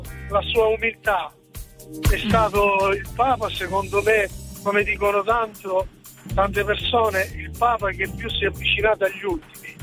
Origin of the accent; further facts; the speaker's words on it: Catania, Sicily, Italy; Sono di Catania, sono diretto a Matera, città dei Sassi, io con la mia compagna.